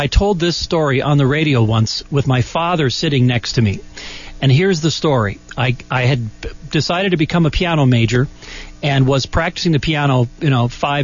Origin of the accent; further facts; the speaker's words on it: Minnesota, United States; also born or lived in Iowa; now in Tucson, United States; Well, I grew up in Minnesota. I was born in Iowa. I actually moved to Tucson from New York City.